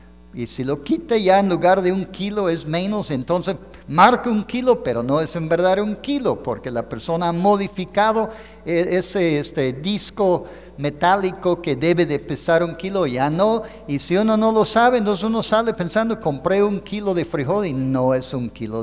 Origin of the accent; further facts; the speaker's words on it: Los Angeles, California, United States; also born or lived in San Francisco / San José; now in Mexico; donde yo nací en California hace unos cuantos años, comprábamos todos ahí en el área donde nací, primero por Los Ángeles, California, posteriormente más arriba en la zona de San Francisco, San José, California